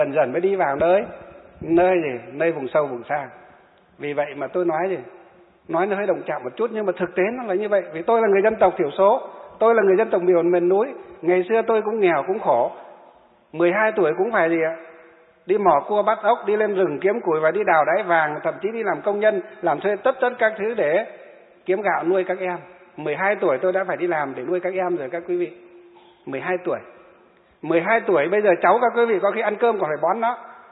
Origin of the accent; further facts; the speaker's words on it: Hòa Bình, Vietnam; Nhưng quê hương của chúng tôi là tỉnh Hòa Bình, nơi gì? Nơi có thủy điện Sông Đà rất sớm, một trong những thủy điện rất sớm của đất nước Việt Nam chúng ta.